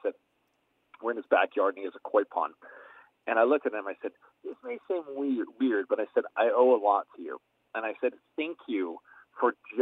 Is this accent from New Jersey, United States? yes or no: no; Oakhurst, California, United States; also born or lived in Modesto; so I was born in Modesto, and until like second grade, I think, or first, maybe it's first grade, we moved to a little town called Oakhurst.